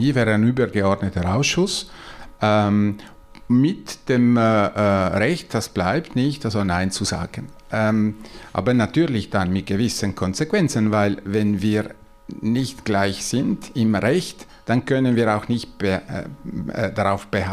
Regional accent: Ticino, Switzerland; ich komme aus dem Tessin, das ist enorm.

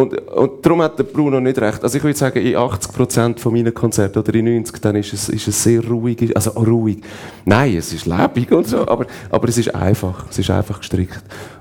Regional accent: England, United Kingdom; dass in England, wo ich aufgewachsen bin

